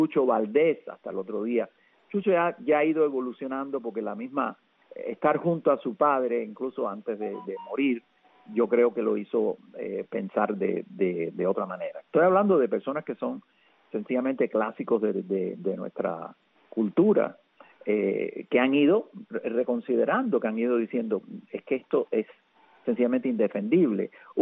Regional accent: Cuba; nosotros como cubanos

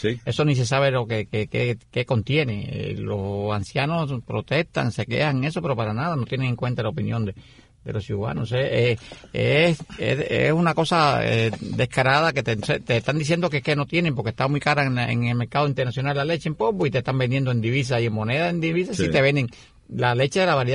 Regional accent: Isla de la Juventud, Cuba; Yo me recuerdo en mi niñez, en la Isla de Pino, había muchas vaquerías.

